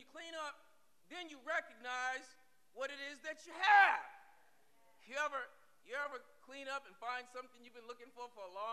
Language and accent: English; Roxbury, Massachusetts, United States; born there; I was born in Roxbury. I know Roxbury quite well.